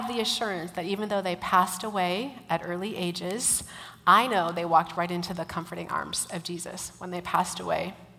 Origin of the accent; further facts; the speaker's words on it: Pelican Rapids, Minnesota, United States; a gospel-centered church in my hometown, which is Pelican Rapids, Minnesota. 2,000 people live there. It's as cute as it sounds.